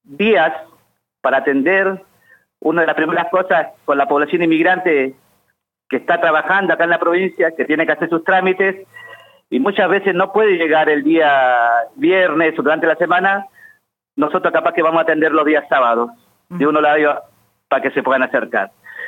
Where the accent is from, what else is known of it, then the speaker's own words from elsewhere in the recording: Chile; moved away; yo soy chileno, hace más de 35 años que vivo acá, soy la última camada.